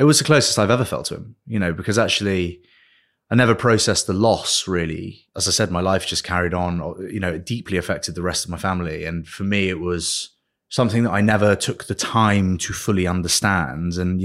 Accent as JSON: {"language": "English", "country": "France", "tie": "born or raised there", "said": "I didn't grow up in the Eden Rock like it, you know, is today. But it was a really exciting life for a kid and it was really interesting, right? I was on the beach and just having fun with my little French friends"}